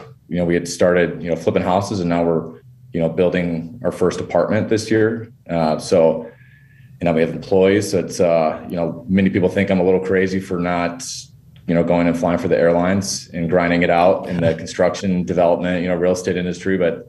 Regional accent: Detroit, Michigan, United States; I'm originally from Detroit, Michigan. Our company's located out in Denver, Colorado. I left after high school and I went to the Air Force Academy

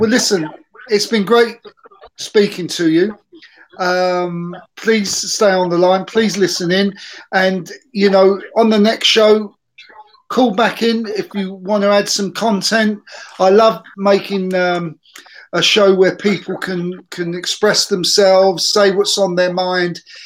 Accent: London, United Kingdom; now in Vienna, Austria; I'm originally from London in the UK, and I'm broadcasting here on Podbean from Vienna, Austria.

